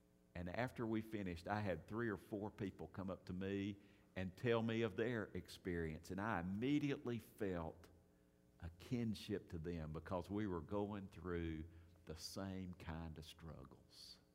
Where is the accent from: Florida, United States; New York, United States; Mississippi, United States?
Mississippi, United States; Vicksburg; When I was growing up in Vicksburg